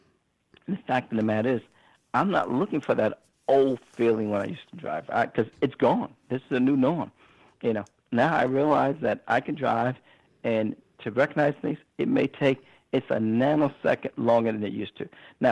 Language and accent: English; New York City, New York, United States; I'm from Jamaica, Queens, right?